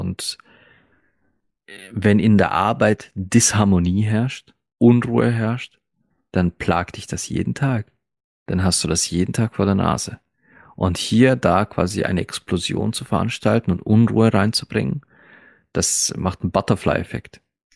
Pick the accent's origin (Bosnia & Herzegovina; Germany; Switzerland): Bosnia & Herzegovina; Ich bin mit Hochdeutsch aufgewachsen, da meine beiden Eltern, ja, also ich stamme ja aus Bosnien-Herzegowina, und meine beiden Eltern hatten schon immer Schwierigkeiten mit dem österreichischen Dialekt.